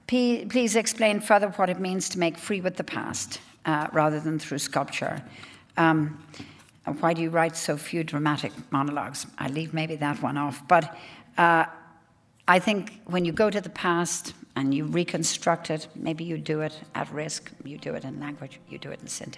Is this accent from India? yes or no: no; Ireland; I'm an Irish poet, and I never feel far from Ireland.